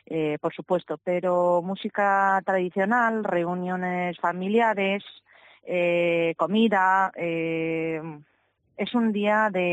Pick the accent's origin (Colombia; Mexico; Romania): Romania; now in Zamora, Spain; Llevo casi 22 años en Zamora, pero nunca perdí el vínculo con mi país de origen. Entonces, es un orgullo con celebración, por lo menos en Rumanía.